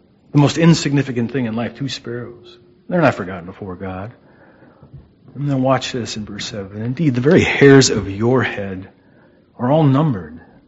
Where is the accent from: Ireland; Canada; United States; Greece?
United States; St. Paul, Minnesota; And I grew up in St. Paul, Minnesota. Very ungodly upbringing.